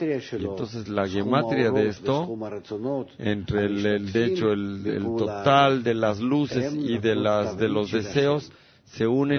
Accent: Givat Shmuel, Central District, Israel; Yo vengo de Givat Shmuel.

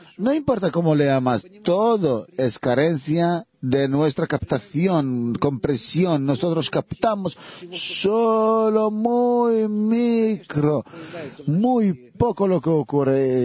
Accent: Moscow, Russia; Spanish is a second language; Soy de Moscú.

